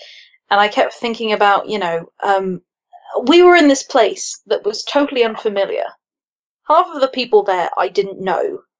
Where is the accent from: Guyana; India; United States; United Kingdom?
United Kingdom; London; born there; I was born in London, but I'm not from London." Like, up until that point, you know, up until recently, I'd barely spent any time in London at all. And even now, you know, I've barely spent any time in London. I would not call it my home.